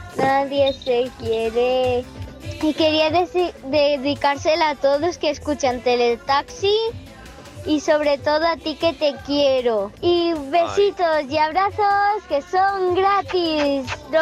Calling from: Vinaròs, Valencian Community, Spain; de Vinaroz.

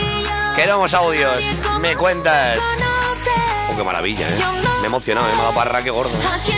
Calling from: Valencia, Valencian Community, Spain; en Valencia

